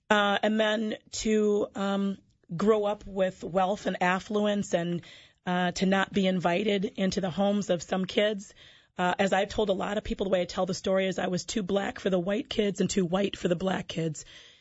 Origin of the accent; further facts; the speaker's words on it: Saint Paul, Minnesota, United States; Well, I'm born and raised here in the Twin Cities, and that is significant in many ways. Growing up in St. Paul, I grew up in a liturgical background that had very, very few persons of color in it